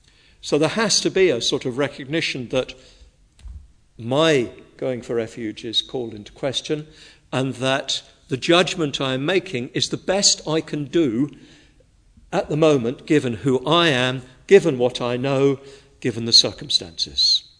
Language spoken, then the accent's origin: English; England, United Kingdom; I'm white, I'm English, I'm middle class. I come from a certain age, an era. I came from a certain background.